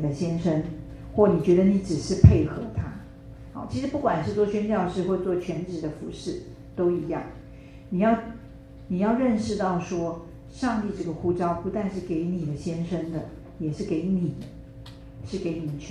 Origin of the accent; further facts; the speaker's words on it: Taiwan; moved away; 我们家到台湾之后，即使我是台湾出生长大，但是太久离开太久